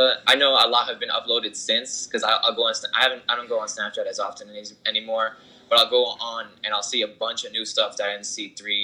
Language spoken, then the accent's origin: English; Newark, New Jersey, United States; I'm from Newark. I've born and raised here in Newark